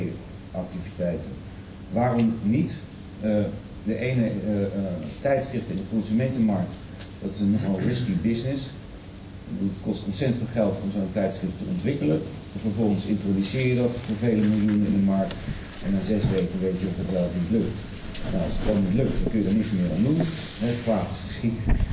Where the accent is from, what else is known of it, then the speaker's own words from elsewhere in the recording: Netherlands; Want bij mijn idee zijn we als Nederlanders toch ook vrij ingenomen met onszelf.